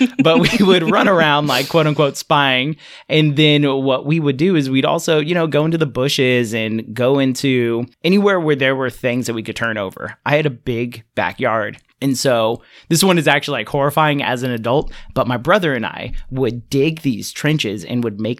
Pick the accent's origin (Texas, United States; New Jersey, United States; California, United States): California, United States; One of those like special memories of growing up in the Central Valley, which doesn't happen enough any longer, is that every year during the winter, we have Thule fog that rolls down the mountain into the valley.